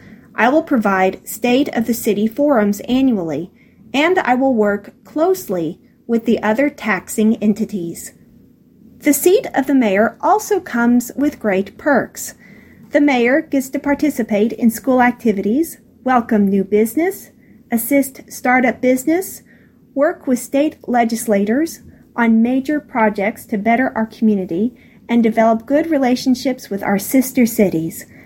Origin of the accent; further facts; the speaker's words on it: Midland, Texas, United States; Midland, my hometown, is a special place.